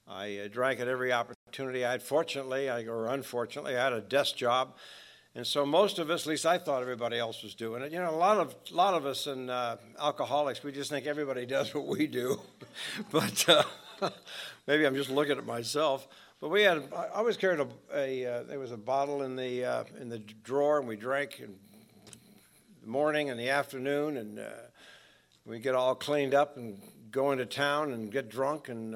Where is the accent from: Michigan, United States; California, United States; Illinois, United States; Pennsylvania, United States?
California, United States; Los Angeles; when I was growing up in West Los Angeles